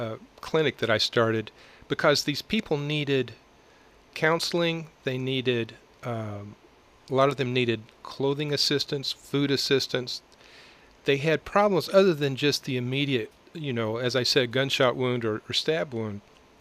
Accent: Coffeyville, Kansas, United States; And it goes back all the way to when I was growing up in Coffeyville, working in the emergency room here, the night shift.

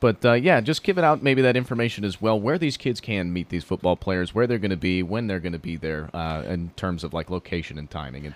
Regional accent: Colorado, United States; growing up in Colorado, it's not like I was shaded away from 4-H fairs

